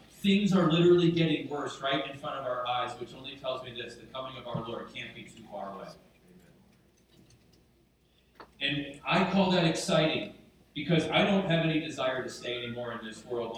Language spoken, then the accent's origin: English; United States; And as an American, as a patriot, that troubles me.